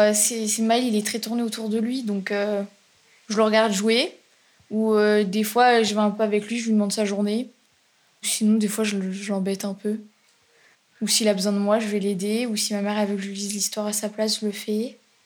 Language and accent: French; Auvergne-Rhône-Alpes, France; j'ai 16 ans, je viens de la Drôme.